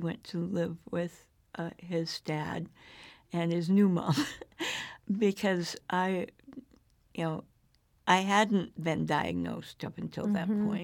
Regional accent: Pacific Northwest, United States; also born or lived in Anchorage, Alaska; I grew up pretty much in, mm-hmm, the Pacific Northwest. there was a year or so I was in Anchorage, Alaska from 3 to 5.

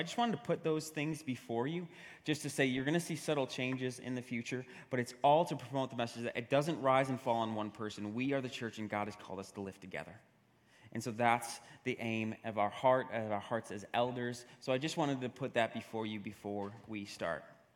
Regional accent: New York, United States; accent: New York; Reality. I say it with my accent, my New York accent.

